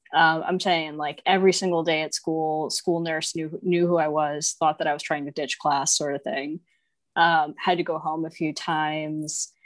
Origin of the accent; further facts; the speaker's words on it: United States; now in Australia; I am an American that lives in Australia.